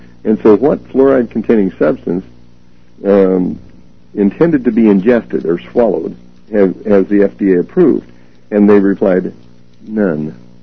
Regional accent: Kansas, United States; As I'm from Kansas, and I don't like to plow that field again and again and again

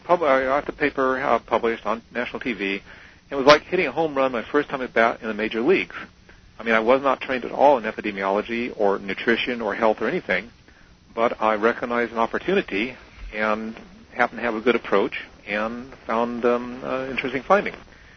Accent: Sacramento, California, United States; I grew up in California, grew up in Sacramento. I got sunburned every summer in Sacramento

